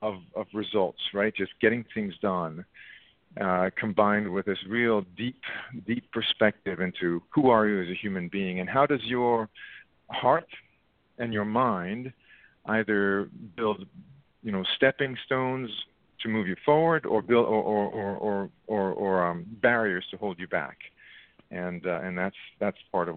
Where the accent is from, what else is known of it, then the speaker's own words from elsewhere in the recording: Israel; also born or lived in South Africa; now in United States; I was born and raised, I grew up in Israel, and then I lived in South Africa before coming to the United States. And then I came here, and I've been here for 30 some years now